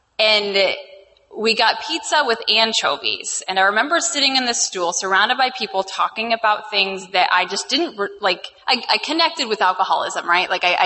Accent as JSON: {"language": "English", "town": "Minneapolis", "region": "Minnesota", "country": "United States", "said": "So I am from Minneapolis, Minnesota."}